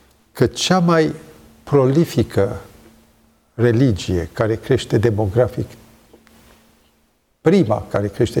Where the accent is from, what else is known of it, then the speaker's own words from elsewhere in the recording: Romania; Suntem mândri că suntem români.